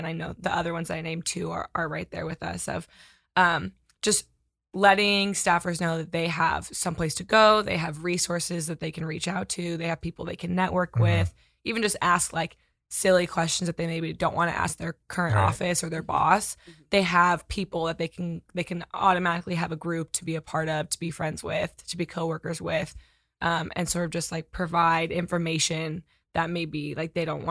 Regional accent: Sacramento, California, United States; Sacramento. So I'm originally from Sacramento. I went to El Camino High School.

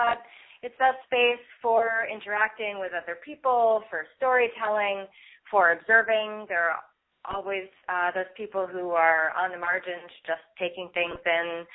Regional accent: New England, United States; So I grew up in New England and was always going to gatherings in my small hometown in the town common.

